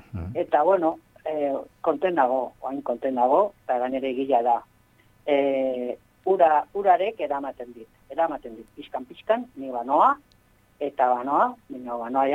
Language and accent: Basque; Sunbilla, Navarre, Spain; born there; now in Oronoz, Spain; ni jaio nintzen Zumbilen